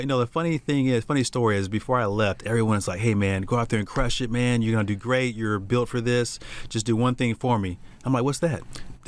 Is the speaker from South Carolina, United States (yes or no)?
no; Dallas, Texas, United States; Yep, based in Dallas. Pretty much growing up in Dallas area all my life.